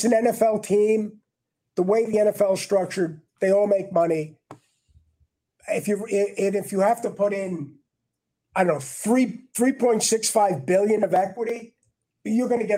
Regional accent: Brooklyn, New York, United States; So he had a bunch of them and he said to me, where are you from? I said, I'm from Brooklyn. He said, you're not from Brooklyn. I said, I'm from Brooklyn.

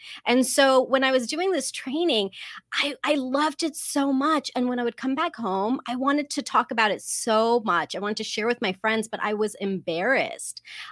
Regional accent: District of Columbia, United States; growing up in the Muslim community here in the States, I grew up in the DC area and the Adams community, which is a great community.

